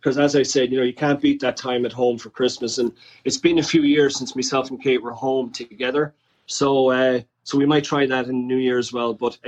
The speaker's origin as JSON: {"language": "English", "country": "Ireland", "tie": "born or raised there", "also_born_or_lived": "New York, United States", "lives_now": "United States", "said": "whereas I was born in New York and moved to Ireland when I was very young. So we met here in D.C., just outside D.C. here."}